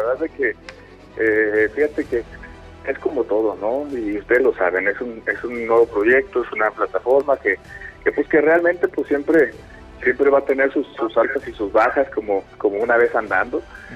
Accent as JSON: {"language": "Spanish", "country": "Mexico", "said": "ha sido un club importante para nosotros como mexicanos, como futbolistas que hemos ido al extranjero"}